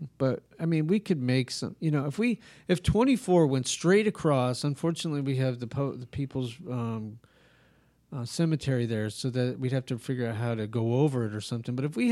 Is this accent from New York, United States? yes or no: no; Rehoboth Beach, Delaware, United States; because growing up in Rehoboth, you're like, you get one trip, my one trip to Home Depot and back, and then I'm not driving anymore, right?